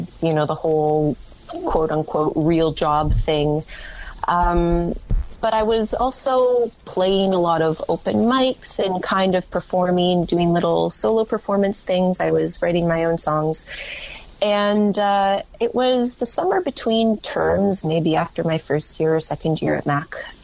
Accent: Ajax, Ontario, Canada; also born or lived in Hamilton; I grew up in Ajax, by the way, and then I moved to Hamilton to go to McMaster.

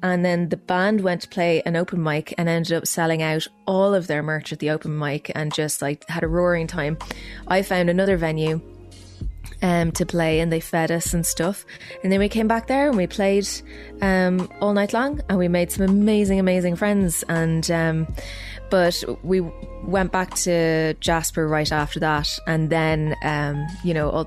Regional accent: Ireland; the whole thing was that I'm Irish, the tour manager was Irish

